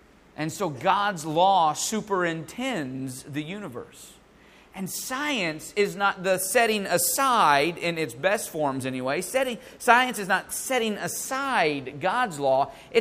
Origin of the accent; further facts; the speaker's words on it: the South, United States; but I'm from the South.